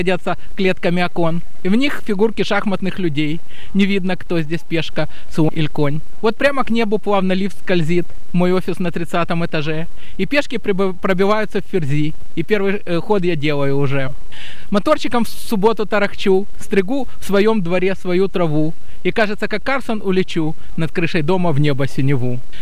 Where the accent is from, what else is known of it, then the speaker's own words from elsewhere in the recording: Boston, Massachusetts, United States; я из Бостона в Мельбурне в долгосрочной командировке.